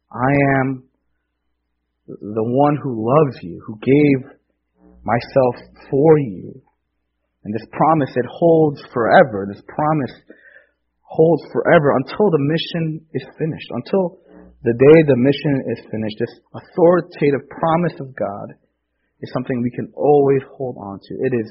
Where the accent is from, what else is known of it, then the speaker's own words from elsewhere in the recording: New York City, New York, United States; born there; And I was born here. I'm an American. I was born in New York City. I knew English since I was a little kid.